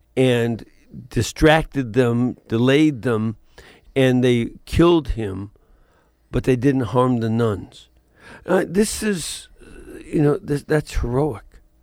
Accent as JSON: {"language": "English", "town": "Chicago", "region": "Illinois", "country": "United States", "said": "I'm originally from Chicago. I have a lot of that well ingrained within me."}